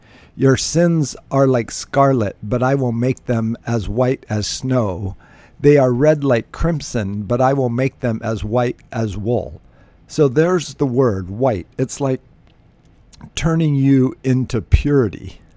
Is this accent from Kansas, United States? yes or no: no; Alaska, United States; I grew up in Alaska, so we would have what we call a whiteout